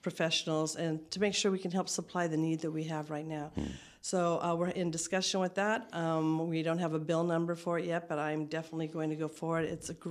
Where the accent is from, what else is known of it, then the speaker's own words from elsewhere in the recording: Winters, California, United States; I'm working on a project actually in my hometown, Winters.